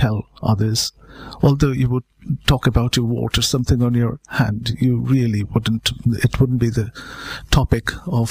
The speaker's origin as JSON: {"language": "English", "town": "Kolkata", "region": "West Bengal", "country": "India", "tie": "born or raised there", "moved": "as an adult", "lives_now": "United Kingdom", "said": "I was brought up in India, and I sort of come from a town which has been made famous by Mother Teresa. I come from Calcutta."}